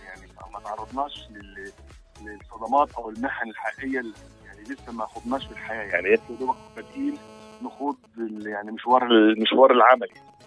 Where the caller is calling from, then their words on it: Saudi Arabia; بكلمك من السعودية